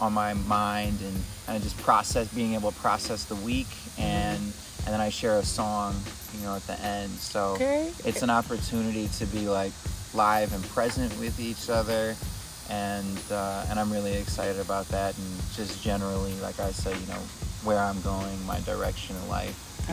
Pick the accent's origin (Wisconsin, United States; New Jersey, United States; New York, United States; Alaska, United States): Wisconsin, United States; Milwaukee; so, you know, I grew up in Milwaukee, and I went back there kind of to collect myself